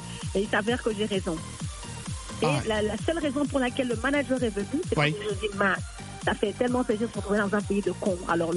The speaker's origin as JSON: {"language": "French", "country": "DR Congo", "said": "J'ai un passeport du pays. Je suis congolaise"}